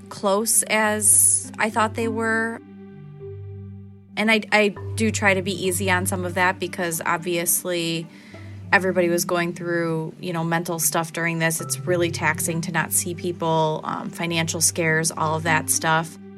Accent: Washington, Michigan, United States; I am from Washington, Michigan.

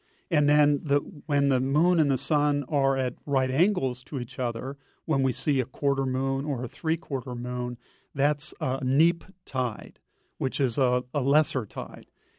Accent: California, United States; I grew up in the California coast, surfing and sailing and diving

